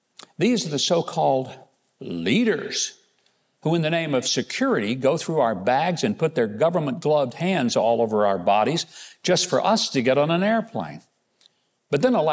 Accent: Arkansas, United States; Even the newspaper in my home state of Arkansas has become virtually unreadable

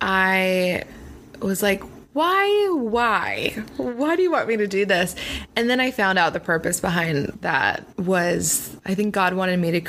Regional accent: Pennsylvania, United States; now in Los Angeles, United States; I'm not from LA. I'm from Pennsylvania.

